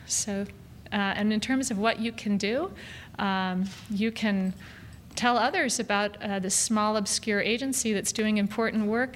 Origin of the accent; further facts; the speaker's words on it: United States; Well, I will say, as an American, it's very disheartening to me